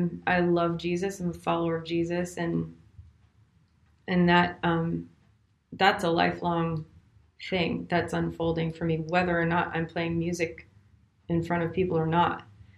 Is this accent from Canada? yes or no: yes; Canada; growing up in Canada too, worship leading, quote unquote, isn't a career path for anybody.